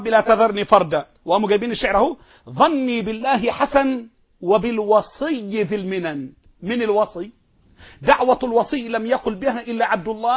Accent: Mansoura, Dakahlia, Egypt; عندنا في المنصورة

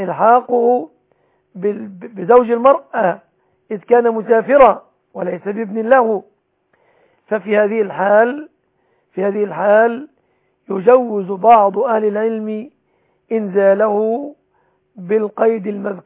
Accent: Egypt; بلادنا مصر

